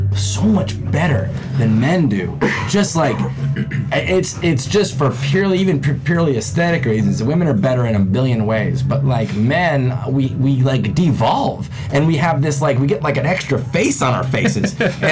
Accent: Texas, United States; I grew up Jewish in Texas, and so to have people like be so loud about it, was awesome.

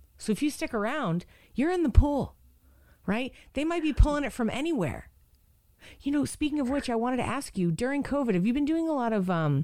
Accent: Boston, Massachusetts, United States; moved away as an adult; now in Austin, United States; I grew up in Boston. Nobody was like, hi, have you heard of Austin, Texas? You should move there right away. No, I didn't even move here until I was 30.

